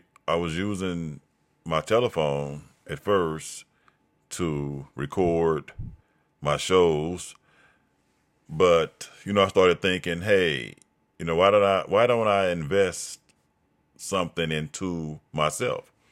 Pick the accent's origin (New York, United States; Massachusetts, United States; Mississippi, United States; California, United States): Mississippi, United States; born there; I'm an American. I was born in America. I was born in Mississippi, and I'm an American.